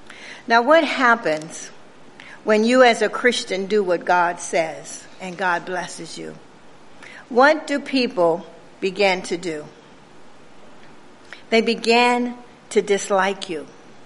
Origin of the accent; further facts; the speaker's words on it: Compton, California, United States; also born or lived in Watts; We started out in Watts, one of the poorest areas of Southern California. And we were raised in Compton, which was just a step above that.